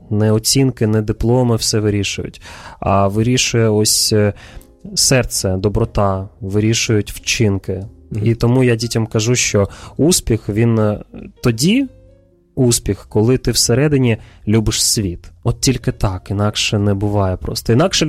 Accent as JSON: {"language": "Ukrainian", "region": "Kyiv", "country": "Ukraine", "said": "в Києві це взагалі не проблема, бо я сам киянин"}